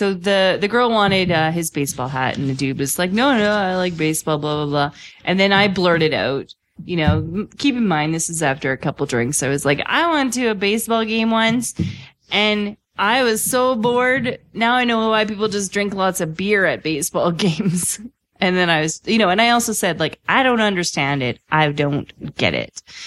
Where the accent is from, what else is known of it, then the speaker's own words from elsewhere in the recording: Edmonton, Alberta, Canada; And then I said I was from Edmonton.